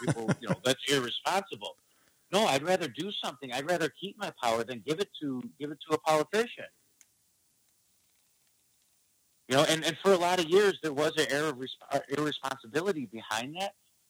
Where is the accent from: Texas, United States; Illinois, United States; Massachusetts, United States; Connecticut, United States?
Illinois, United States; I grew up in the suburbs of Chicago.